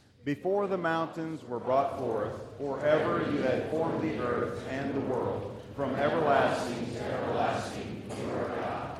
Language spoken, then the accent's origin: English; Athens, Tennessee, United States; We're from Athens, Tennessee, where we attend the Wellspring Mennonite Church, and I serve as deacon there.